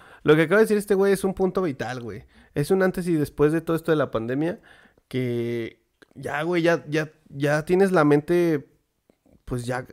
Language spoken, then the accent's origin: Spanish; León, Guanajuato, Mexico; Somos de aquí de León, ¿eh, perro?